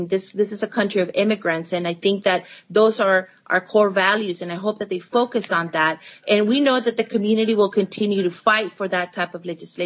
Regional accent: El Salvador; I myself, I'm from El Salvador, and this is my country

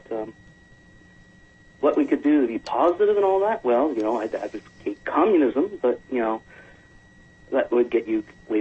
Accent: Canada; I'm a Canadian.

